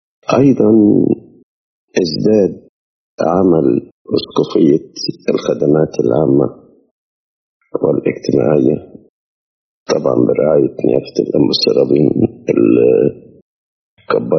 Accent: Egypt; أصبح عندنا في مصر 7 كليات لاهوتية

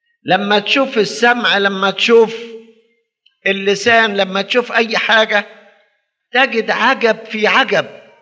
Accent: Egypt; يعني عندنا في مصر أكتر من 50 مليون

